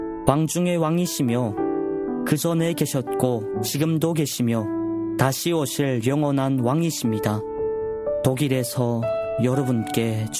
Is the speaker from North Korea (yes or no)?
yes; North Korea; 저희 고향에 계시는 북조선에 계시는 성도님들께서도